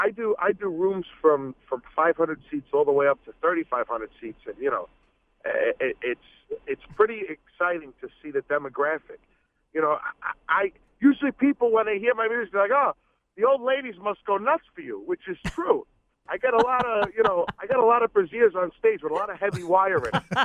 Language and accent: English; Long Island, New York, United States; I'm from Long Island.